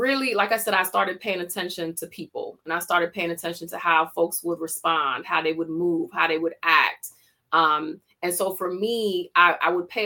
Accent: Florida, United States; So for me, growing up in South Florida in the 80s at the time, I was surrounded by a lot of people that didn't really look like me.

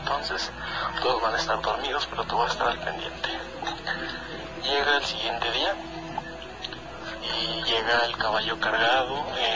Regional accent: Cuanajo, Michoacán, Mexico; yo soy originario acá de Michoacán, exactamente de Cuanajo, que queda aproximadamente a 15 minutos de Pátzcuaro.

